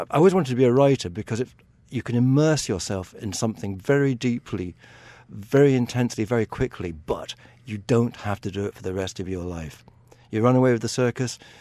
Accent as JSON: {"language": "English", "region": "Munster", "country": "Ireland", "tie": "born or raised there", "said": "I was brought up in Southwest Ireland, and a very privileged background because we had books, we had horses."}